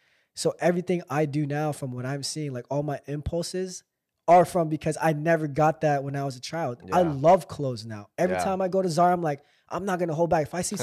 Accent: Philippines; now in United States; Because I grew up in the Philippines from about 3 to 11. Because my mom couldn't take care of me here in the United States.

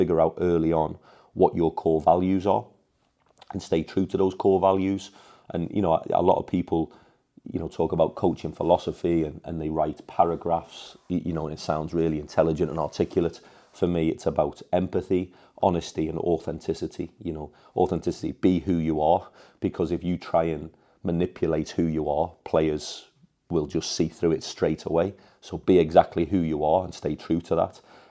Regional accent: Runcorn, North West England, United Kingdom; British German family. I'm from Runcorn originally, and the other side of Runcorn is a town called Widnes.

